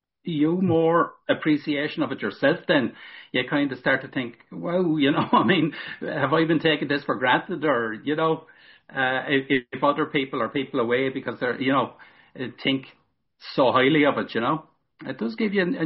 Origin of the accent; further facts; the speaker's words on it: County Wicklow, Ireland; I never actually entered a flat through Wicklow, even though I'm from Wicklow.